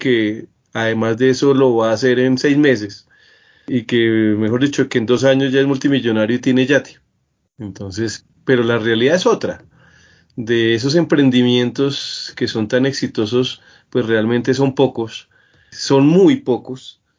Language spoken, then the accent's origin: Spanish; Bogotá, Colombia; yo soy de Bogotá, bogotano de pura cepa, colombiano completamente, con la oportunidad de haber recorrido muchas ciudades y muchos pueblos de Colombia.